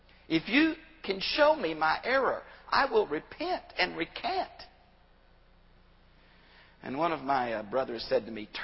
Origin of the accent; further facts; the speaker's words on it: Texas, United States; meet Christians around the world, Baptist Christians, who never thought about doing church the way I grew up doing it in Texas.